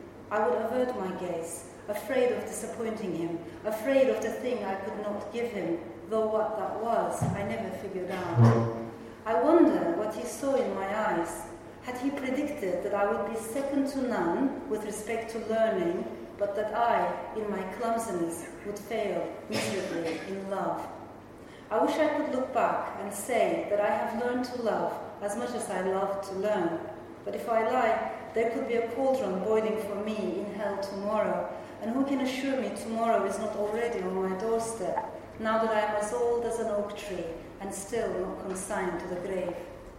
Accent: Turkey; maybe because I come from Turkey, and Turkey is always seen as this bridge culture.

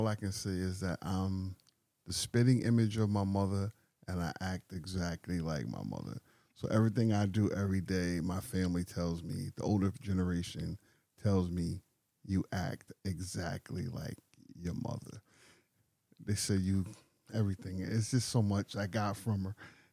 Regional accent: New Haven, Connecticut, United States; But I was born and raised right here, New Haven, Connecticut, Yale New Haven Hospital, the original one on Howard Avenue.

